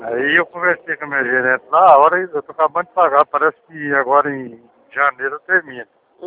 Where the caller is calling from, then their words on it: Franca, São Paulo, Brazil; Estou aqui de Franca.